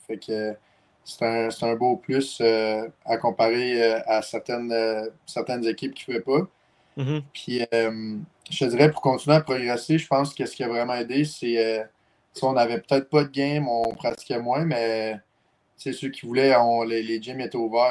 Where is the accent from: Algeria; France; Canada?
Canada; Gatineau, Quebec; Je viens de Gatineau. Je joue à mon 20 ans cette année